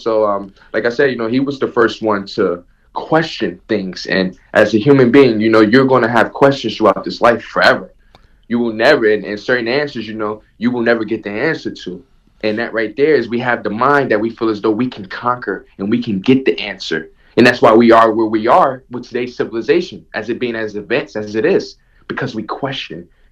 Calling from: New Jersey, United States; Yeah, I'm in New Jersey.

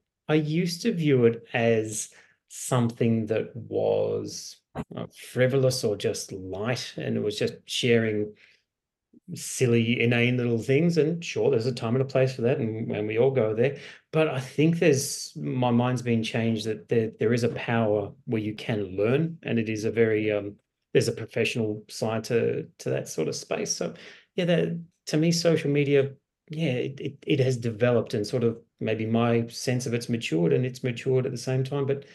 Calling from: Noosa, Queensland, Australia; I'm on the beautiful Sunshine Coast, just in Noosa in Queensland.

